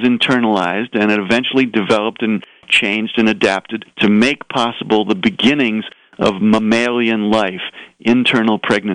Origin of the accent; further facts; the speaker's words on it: Cincinnati, Ohio, United States; not syncytin like my hometown Cincinnati